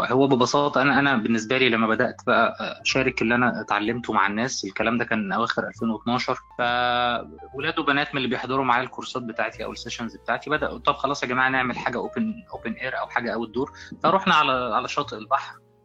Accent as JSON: {"language": "Arabic", "country": "Egypt", "said": "وازاي أنا كطفل مصري في الوقت ده يعني كنت بشوف الحضارة الهندية عاملة ازاي"}